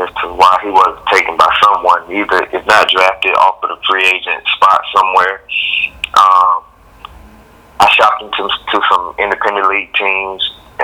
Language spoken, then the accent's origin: English; Selma, Alabama, United States; with an opportunity here at Selma University. So I didn't even have to move. I didn't have to leave my hometown.